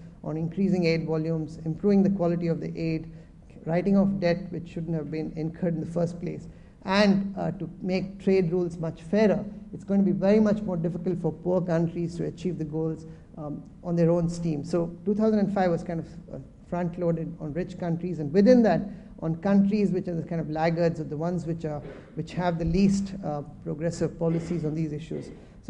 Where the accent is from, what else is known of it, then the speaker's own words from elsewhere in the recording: India; I come from India where, we've got a policy on everything.